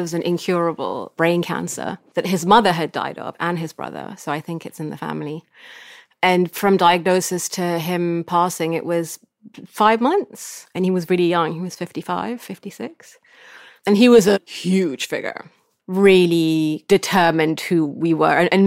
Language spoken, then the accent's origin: English; Sudan; I'm from Sudan, but I grew up here and I live there and I speak these many languages. I kind of feel at home in my different places.